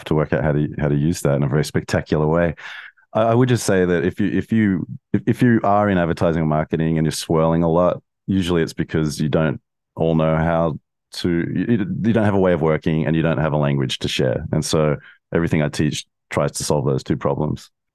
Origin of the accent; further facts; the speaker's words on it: Australia; I'm Australian.